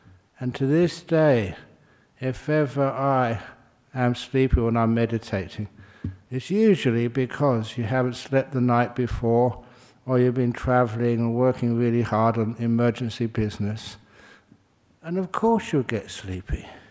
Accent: London, United Kingdom; born there; And I was born in London, which was cold.

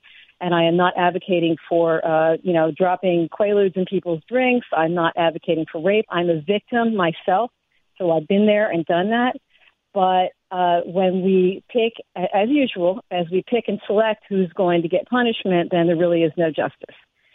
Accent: Pennsylvania, United States; I wanted to talk to you about Bill Cosby because, first of all, I am from Montgomery County. Second of all, Norristown is right next to where we live.

